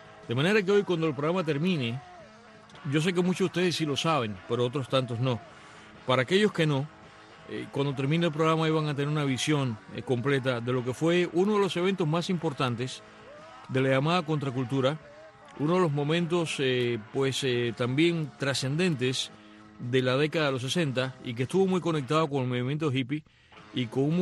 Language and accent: Spanish; Cuba; moved away; por lo menos que me fui de Cuba